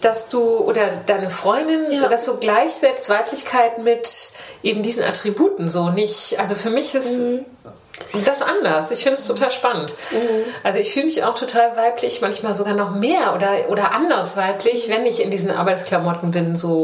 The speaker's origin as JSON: {"language": "German", "town": "Langenfeld", "region": "North Rhine-Westphalia", "country": "Germany", "tie": "born or raised there", "said": "nämlich meinen Heimatort Langenfeld"}